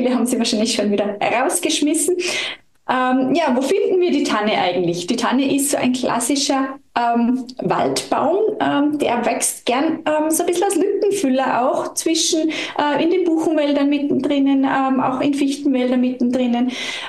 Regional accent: Salzburg, Austria; ich komme direkt aus den Bergen, aus dem Salzburger Land, eben mitten im Wald quasi zu Hause.

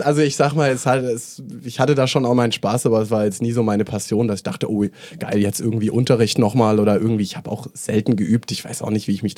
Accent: Southern Germany, Germany; Gebürtig, Süddeutschland, aufgewachsen am Bodensee. Mhm. Dann ja, viel unterwegs gewesen, Praktika, Studium. War in Mainz, in Stuttgart, in Mannheim, in London habe ich auch mal kurz irgendwie ein halbes Jährchen studiert

